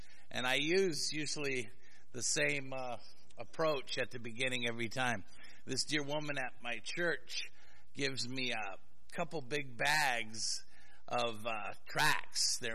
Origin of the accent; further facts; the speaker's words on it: Los Angeles, California, United States; Ann and I both came from hard backgrounds. And the Lord, she's from born and raised in Jersey, and me in L.A. area.